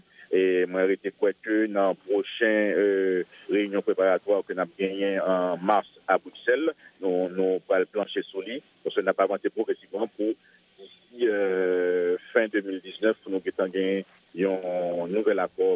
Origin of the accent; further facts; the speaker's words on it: Haiti; je suis haïtien